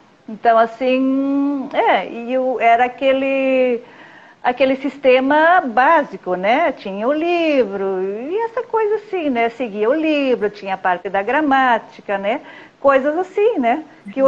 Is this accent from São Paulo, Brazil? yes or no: no; Arroio do Meio, Rio Grande do Sul, Brazil; Eu tenho 63 anos, eu sou de Arroio do Meio, Rio Grande do Sul. Sou casada